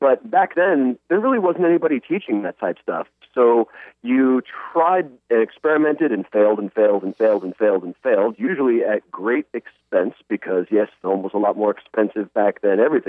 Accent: Atlanta, Georgia, United States; also born or lived in Connecticut; I grew up landlocked. Originally, I was from Connecticut and moved to Atlanta between the third and fourth grade.

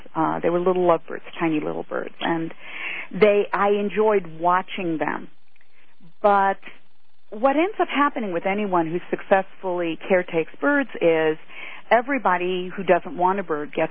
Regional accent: New York, United States; Well, as a child, I grew up in New York, and I had little parakeets as pets

